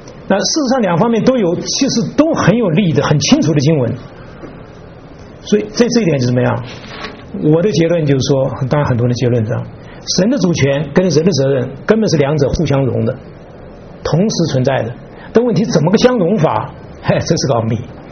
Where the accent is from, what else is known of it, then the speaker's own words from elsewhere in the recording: China; born there; also born or lived in Taiwan; 我本来就是两岸的，我本来出生在大陆嘛，我出生在大陆，到了台湾